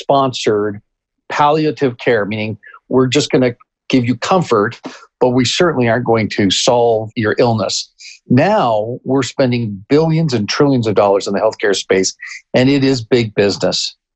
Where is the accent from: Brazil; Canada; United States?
Canada; I'm originally from Canada. So I've lived through socialized medicine. I spent a couple of years of my life in South America and Peru